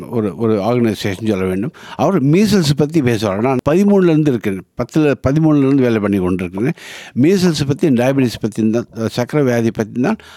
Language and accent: Tamil; Ooty, Tamil Nadu, India; moved away as an adult; now in Australia; நான் பிறந்து வளர்ந்ததெல்லாம் ஊட்டியில், என் இந்தியாவில் தான் பிறந்து வளர்ந்ததெல்லாம். ஆனால் இங்கே வந்து 40 வருடம் ஆகிவிட்டது. அதனால் ஆஸ்திரேலியா தான் என்னுடைய சொந்தமான வீடும் நாடும் என்று நான் நினைக்கின்றேன்.